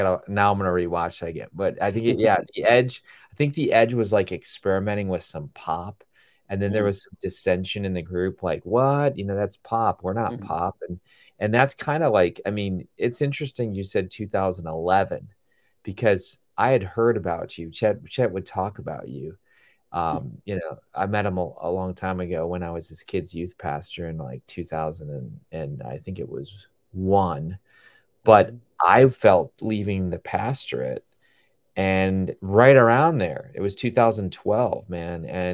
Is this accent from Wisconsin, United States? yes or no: yes; Wisconsin, United States; I'm from Wisconsin. I don't know if you know, but I'm from Wisconsin.